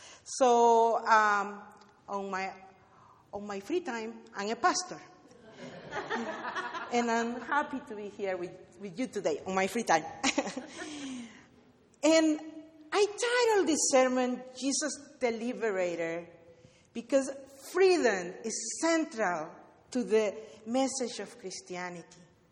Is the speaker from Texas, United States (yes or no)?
no; Oakland, California, United States; I come from Oakland. … I was ordained 6 years ago by the United Church of Christ here in Northern California to start a group with Latino immigrants